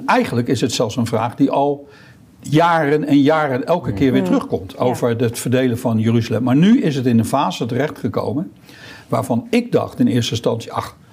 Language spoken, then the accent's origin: Dutch; The Hague, South Holland, Netherlands; born there; Kijk, ik ben geboren in Den Haag. Ik heb al meer gedaan in Den Haag.